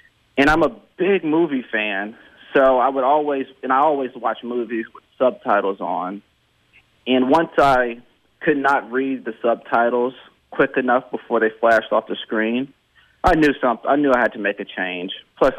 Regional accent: Valdosta, Georgia, United States; I grew up in Valdosta, Georgia, a community that has a rich football tradition, and I was just like every other kid.

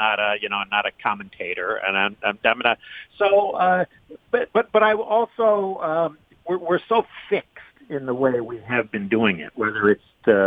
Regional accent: Michigan, United States; What would happen if, you know, my home state of Michigan went first

